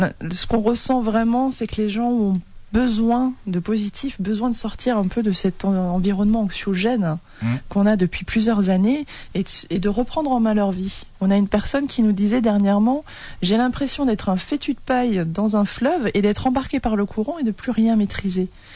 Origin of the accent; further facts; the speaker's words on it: Grand Est, France; Dans notre région, en Alsace.